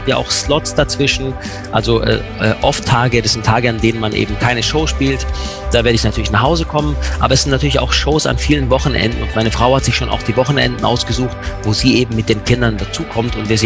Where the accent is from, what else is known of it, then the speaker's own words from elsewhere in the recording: Baden-Württemberg, Germany; accent: Swabian; Ich schwätze Schwäbisch, klar. Das geht gar nicht anders. Wenn du unter der Burg Hohenzollern groß geworden bist, dann schwätzt du Schwäbisch.